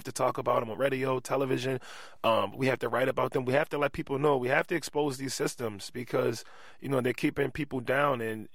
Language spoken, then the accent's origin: English; Baltimore, Maryland, United States; Growing up in East Baltimore, it makes it pretty easy for me to get through the art world.